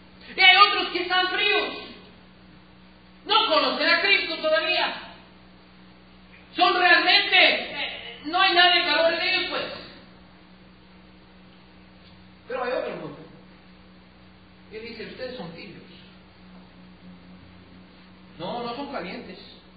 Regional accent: United States; Pero yo, siendo gringo, no me gusta el café caliente cuando es un día caliente.

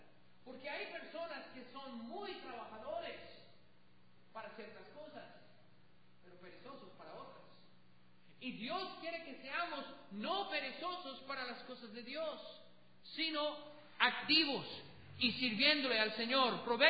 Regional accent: United States; Spanish is a second language; como buen gringo con doble R, haragán, porque somos muy haraganes.

